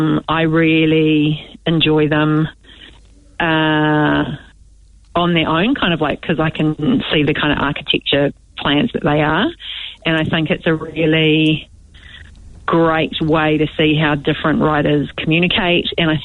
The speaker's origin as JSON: {"language": "English", "town": "Dunedin", "region": "Otago", "country": "New Zealand", "tie": "born or raised there", "said": "I grew up in Dunedin"}